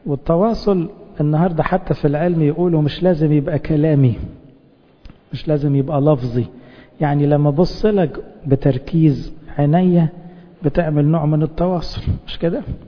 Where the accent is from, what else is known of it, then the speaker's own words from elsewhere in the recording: Egypt; وإحنا كمصريين الحمد لله لما بنتكلم بكل إيدينا ورجلينا